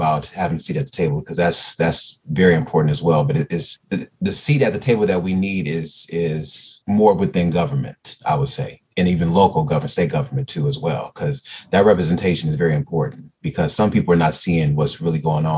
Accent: San Francisco, California, United States; Like I said, I grew up in San Francisco. I didn't see that shit as a kid.

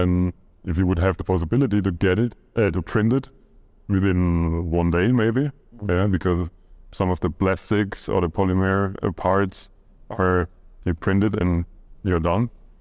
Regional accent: Rhineland-Palatinate, Germany; English is a second language; So in Germany, I grew up in Pfalz, in Palatina.

